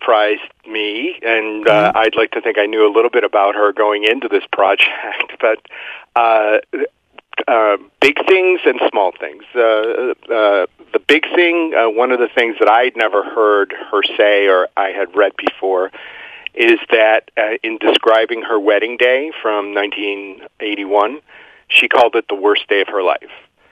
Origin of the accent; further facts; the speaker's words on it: Cleveland, Ohio, United States; I grew up in Cleveland, Ohio. You know, we know how to laugh at ourselves, if nothing else.